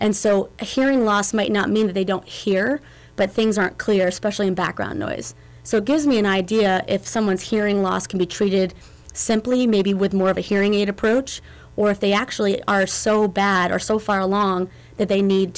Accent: Vermont, United States; now in Fairbanks, United States; I grew up in Vermont pretty rurally, on a farm.

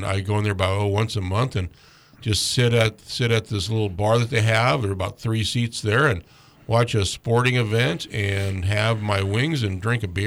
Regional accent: Alaska, United States; You know, I'm an American Alaskan.

